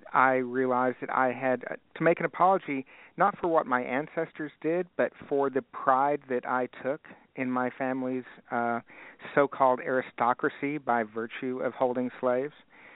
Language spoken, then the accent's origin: English; Dallas, Texas, United States; Well, growing up in the South, in Dallas, a former headquarters of the Ku Klux Klan in the 1920s, I realized that my grandfather was most likely a Klansman